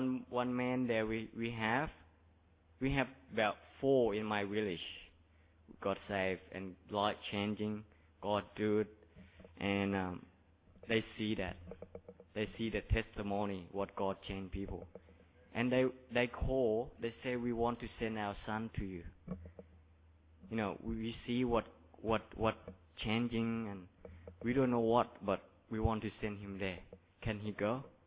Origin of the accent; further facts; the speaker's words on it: Australia; accent: Aussie; English is a second language; I think you understand me easier than somewhere else because my accent is Aussie.